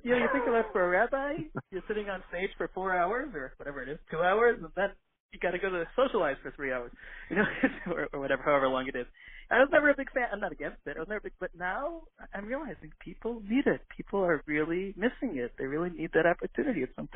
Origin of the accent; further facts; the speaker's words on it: Buffalo, New York, United States; also born or lived in Australia; I grew up in Buffalo, New York, and then I was in Australia.